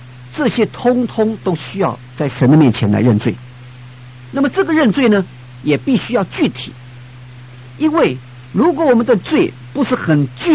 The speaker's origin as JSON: {"language": "Chinese", "country": "China", "said": "我们中国人一向认为我们的道德标准比较高，我们说我们是礼仪之邦，是不是？"}